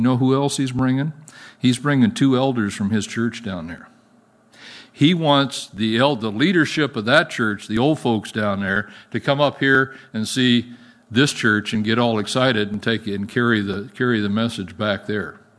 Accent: Japan; more fully involved in my home country of Japan.

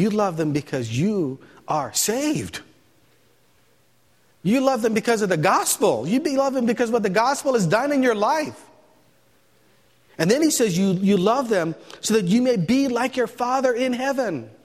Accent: Hawaii, United States; as you know, I came from Hawaii, and I was raised up in an Okinawan home.

